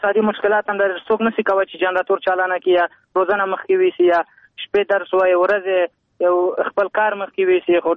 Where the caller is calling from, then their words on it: Kabul, Afghanistan; د کابل ولایت برشناکوت څخه